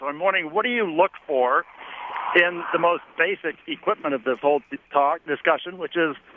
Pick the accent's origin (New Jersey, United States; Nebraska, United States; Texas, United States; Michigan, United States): Nebraska, United States; Hi. I'm actually not from Delafield. I'm from Nebraska, which means home of Angus steak.